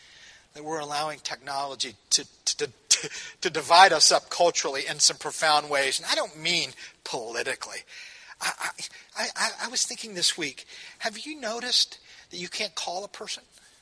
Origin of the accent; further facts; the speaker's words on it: the South, United States; I'm from the South, and people used to just drop by. I don't think you ever dropped by up here, but we did down there.